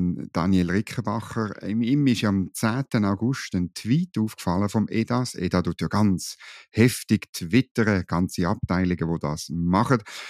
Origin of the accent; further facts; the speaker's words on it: Switzerland; Das finde ich als Schweizer genau.